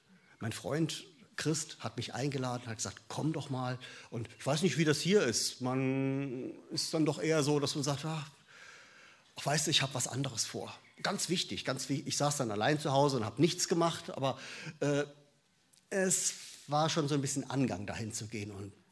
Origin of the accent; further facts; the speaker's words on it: Hamburg, Germany; born there; also born or lived in Viernheim / Lorsch / Lake Constance; ich bin in Hamburg geboren, habe dann in Viernheim und Lorsch gewohnt an der Bergstraße, meine Frau in der Mainzer Gegend kennengelernt und bin, dann haben wir 10 Jahre am Bodensee gelebt, waren vorher auf einer Bibelschule gewesen und jetzt sind wir wieder so in der alten Region